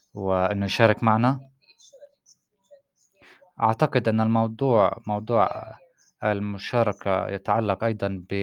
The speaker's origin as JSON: {"language": "Arabic", "town": "Ramallah", "region": "West Bank", "country": "Palestine", "tie": "born or raised there", "said": "تم النظر لي كفلسطينية أني لست فلسطينية كفاية، وما ولدت في رام الله وبعيش في رام الله"}